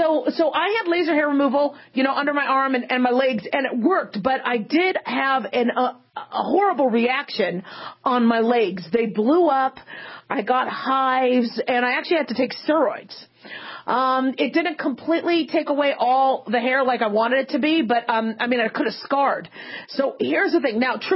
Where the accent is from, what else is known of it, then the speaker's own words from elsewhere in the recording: Arizona, United States; also born or lived in California; See, I grew up in Arizona. I was born in California. I grew up in Arizona. We didn't do the time change.